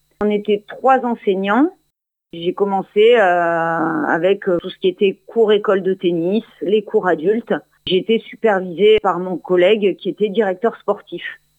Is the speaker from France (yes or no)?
yes; Romans-sur-Isère, Auvergne-Rhône-Alpes, France; also born or lived in Lyon; J'ai commencé l'enseignement dans ma région natale, donc la Drôme, à Romans-sur-Isère